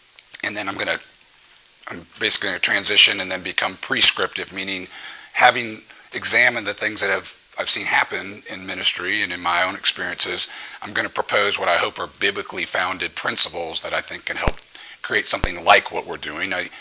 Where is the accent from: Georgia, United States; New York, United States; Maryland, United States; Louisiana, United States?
Louisiana, United States; New Orleans; I was an idiot when I was growing up in New Orleans, and very Catholic town, New Orleans, from a very culturally Catholic family.